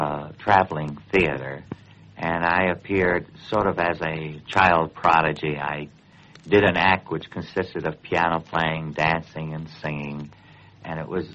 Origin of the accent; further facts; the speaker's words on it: Milwaukee, Wisconsin, United States; I'm from Milwaukee, Wisconsin. I was born there